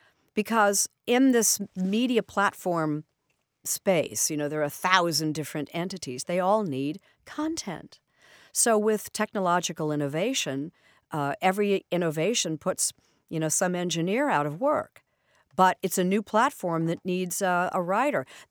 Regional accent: Indianapolis, Indiana, United States; So Kurt's from my hometown, Indianapolis.

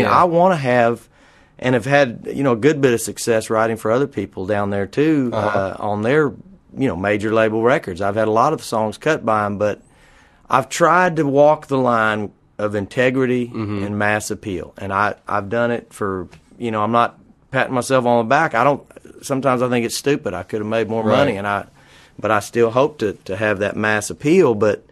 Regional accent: Texas, United States; I was raised up in Texas outside of Dallas, and it was semi-rural when I was little bitty and became just a suburb eat up by Dallas by the time I grew up.

